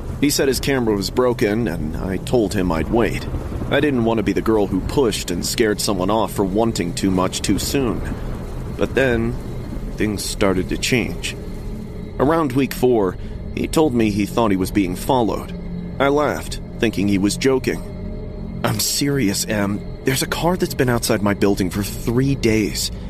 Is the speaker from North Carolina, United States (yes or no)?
no; Columbus, Ohio, United States; moved away as an adult; I'm from Columbus, Ohio. I moved to Pittsburgh for college when I was 19, and it was honestly the worst decision I ever made.